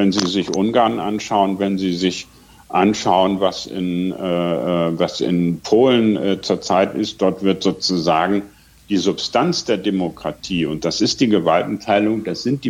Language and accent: German; Bremen, Germany; ich bin groß geworden in Bremen.